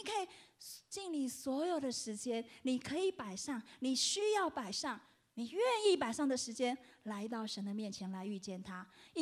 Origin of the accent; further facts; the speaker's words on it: China; now in United States; 我们中国人很喜欢发达，对不对？